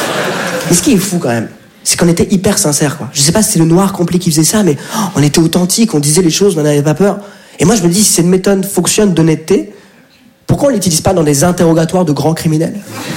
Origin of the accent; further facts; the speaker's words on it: France; Je dis, mais papa, mais on est de France.